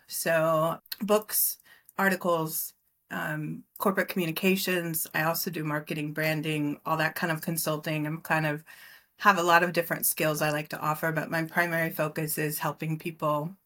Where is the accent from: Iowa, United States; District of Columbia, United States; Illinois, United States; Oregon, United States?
Iowa, United States; now in California, United States; I'm actually from Iowa, but I live in California.